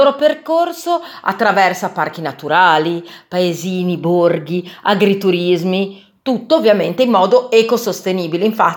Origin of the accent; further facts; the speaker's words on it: Bologna, Emilia-Romagna, Italy; noi che siamo di Bologna